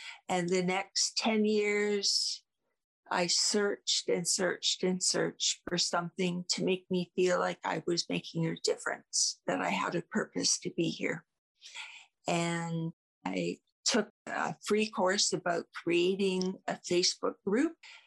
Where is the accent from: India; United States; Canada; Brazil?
Canada; and I'm from Canada, they're from the US.